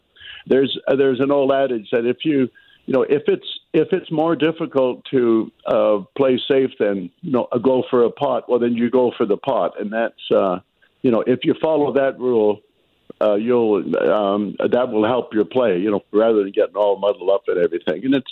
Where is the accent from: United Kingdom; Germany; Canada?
Canada; Victoria, British Columbia; born there; But of course, where I was born in Victoria, BC, I ran out of players to play, and then I went to Vancouver